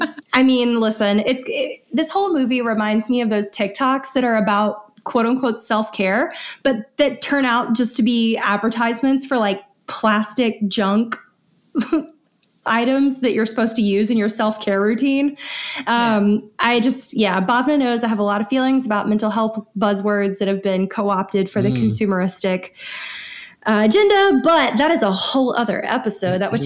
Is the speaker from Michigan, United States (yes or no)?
no; Alabama, United States; my home state's Alabama.